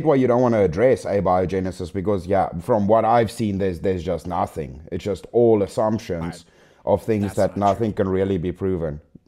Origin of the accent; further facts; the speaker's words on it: South Africa; saying I'm human and I'm a man and I'm white and I'm South African, that all fits into the same thing.